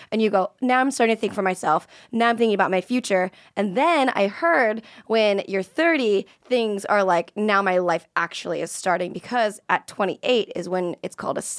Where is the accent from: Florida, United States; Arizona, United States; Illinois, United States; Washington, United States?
Florida, United States; moved away; I was from Florida, and if I would have stayed in Florida, that's kind of the trajectory.